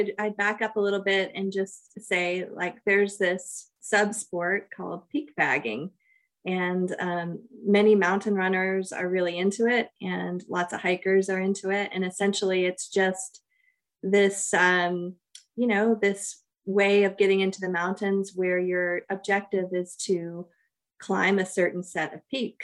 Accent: Maine, United States; also born or lived in Montana / New Mexico; I grew up in Maine and I went to college in Montana and college in New Mexico and spent a little bit of time in Texas going to school. And so I've now lived in 8 states

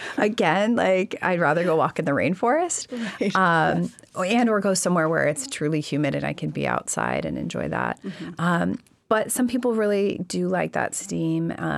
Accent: Alaska, United States; born or raised there

